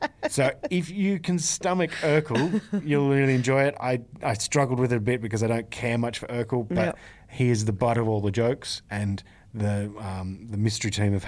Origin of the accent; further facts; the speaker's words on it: Australia; And for speaking as an Australian to our American friends, get on board with amending things.